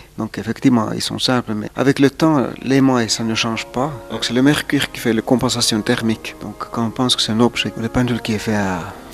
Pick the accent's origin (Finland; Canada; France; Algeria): Finland; Kemi, Lapland; French is a second language; also born or lived in Rovaniemi; now in Môtiers, Switzerland; Je suis né à Rovaniemi. Ensuite habité à Kemi, en Finlande. Et puis aujourd'hui j'habite au Motier.